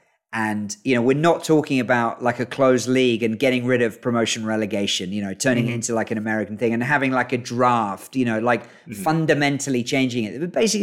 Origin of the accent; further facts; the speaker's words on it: York, Yorkshire and the Humber, United Kingdom; I'm a York City fan because that's where I grew up.